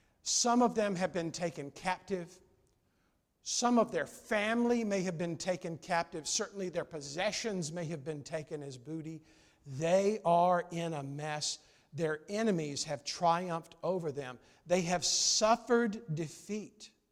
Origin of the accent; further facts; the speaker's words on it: South Carolina, United States; I grew up in South Carolina. Whenever there was ice in South Carolina, you'd stay inside the house